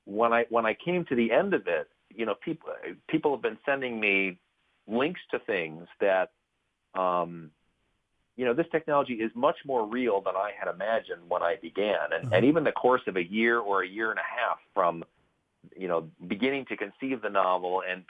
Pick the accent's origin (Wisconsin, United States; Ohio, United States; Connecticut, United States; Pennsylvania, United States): Wisconsin, United States; Milwaukee; of large for a part of Milwaukee. So, you know, it's also just sort of, you know, a shout out to my hometown